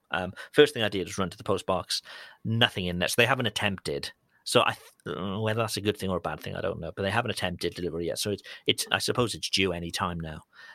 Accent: United Kingdom; As a Brit, we've had the whole Brexit thing

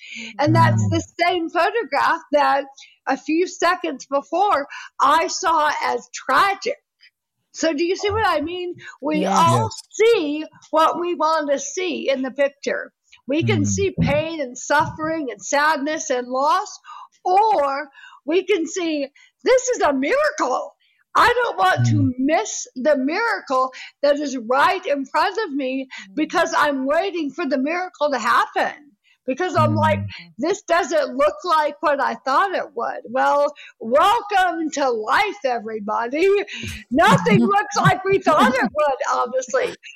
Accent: the South, United States; I'm a Southerner and from a big family.

